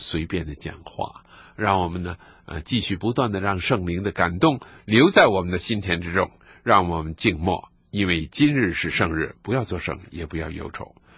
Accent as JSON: {"language": "Chinese", "country": "China", "said": "我们中国人"}